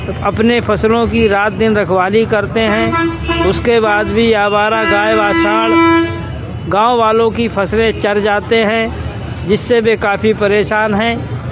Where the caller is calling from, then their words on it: Kalan, Uttar Pradesh, India; गांव पृथ्वीपुर ढाई, तहसील कलान से मोबाइल वाड़ी से बोल रहा हूं।